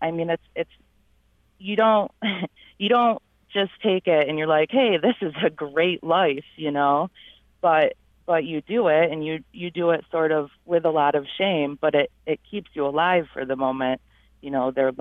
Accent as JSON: {"language": "English", "town": "Canandaigua", "region": "New York", "country": "United States", "tie": "born there", "also_born_or_lived": "Rochester", "said": "I was born in Canandaigua, and I moved quickly to Rochester as soon as I could get a car."}